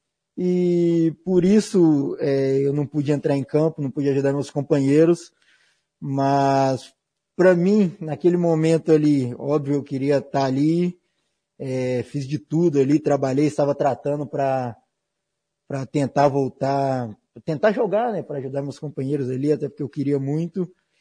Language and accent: Portuguese; Minas Gerais, Brazil; é um orgulho para o meu bairro, né, para Venda Nova ali, Jardim Europa, onde eu cresci.